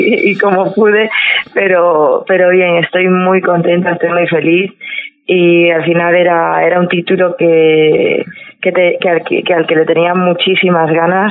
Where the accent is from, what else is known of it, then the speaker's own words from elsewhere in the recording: Galicia, Spain; now in Málaga, Spain; yo soy gallega, pero lo que transmite la gente de aquí hacia la figura